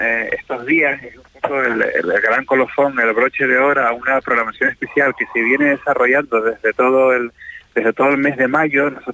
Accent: Canary Islands, Spain; nuestro carácter como canarios

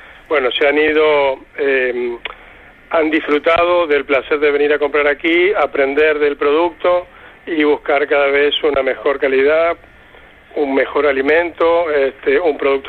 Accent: Buenos Aires, Argentina; also born or lived in Valencia; now in Fuerteventura, Spain; yo vengo de Buenos Aires, pasé primero por Valencia, donde tuve negocios de distribución de hostelería y restaurantes. Y hace 4 años, brevemente y resumiendo, hace 4 años me instalé aquí en Fuerteventura.

